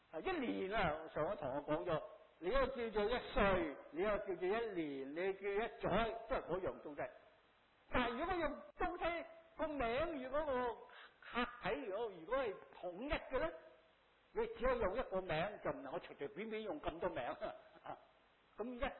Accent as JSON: {"language": "Cantonese", "country": "Hong Kong", "said": "我們香港人叫電腦，但是大陸人叫做計算機"}